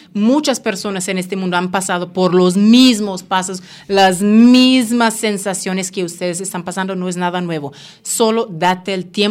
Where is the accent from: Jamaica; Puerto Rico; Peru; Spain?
Jamaica; accent: Jamaican; yo soy de Jamaica, entonces ajá. mi acento jamaiquino es... Pues sonaría un poco raro para personas que no están familiarizados con ese acento.